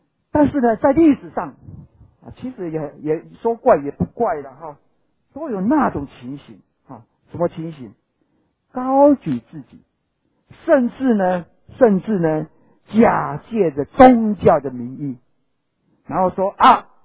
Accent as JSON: {"language": "Chinese", "country": "Taiwan", "said": "通常哈，咱台湾人比较避暑哈，我们台湾人都比较避暑一点，对不对？"}